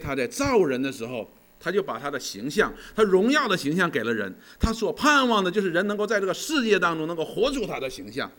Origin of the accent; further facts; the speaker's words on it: China; 所以我们中国人很看重新的，也很看重旧的